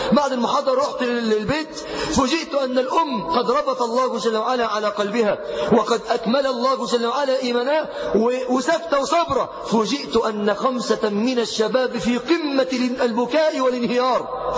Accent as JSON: {"language": "Arabic", "town": "Mansoura", "region": "Dakahlia", "country": "Egypt", "said": "احنا عندنا في المنصورة"}